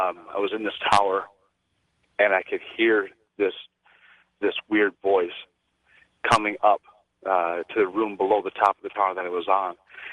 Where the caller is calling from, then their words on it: North Dakota, United States; I'm calling from North Dakota.